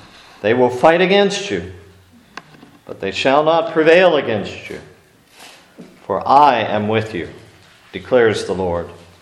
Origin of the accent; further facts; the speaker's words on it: Erie, Pennsylvania, United States; Well, I'm from Erie in the state of Pennsylvania.